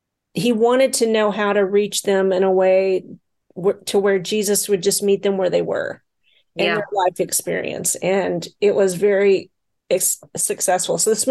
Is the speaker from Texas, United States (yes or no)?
no; Kentucky, United States; accent: southeastern Kentucky; my husband tells me he knows when I've been talking to family down in southeastern Kentucky because my accent will bleed out a little bit.